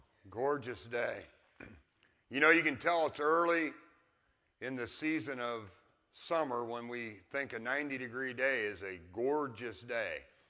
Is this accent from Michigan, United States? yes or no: no; Ontario, Ohio, United States; The corn likes hot temperatures and rain, from what I've always heard growing up in Ontario, Ohio.